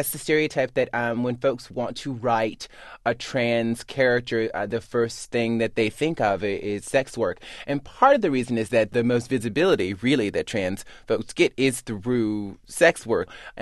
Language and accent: English; Mobile, Alabama, United States; now in New York, United States; When I finally moved to New York, I grew up in Mobile, Alabama. But when I finally moved to New York